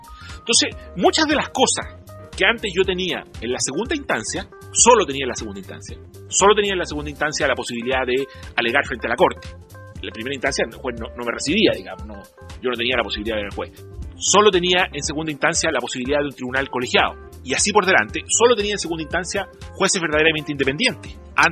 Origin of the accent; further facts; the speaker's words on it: Chile; en mi país, en Chile, que es un típico caso